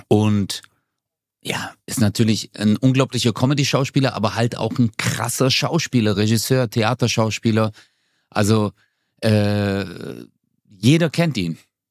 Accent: Turkey; Ich bin Türke.

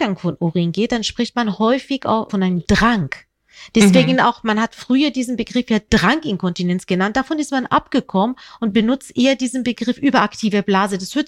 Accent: Hamburg, Germany; ich komme ja aus Hamburg

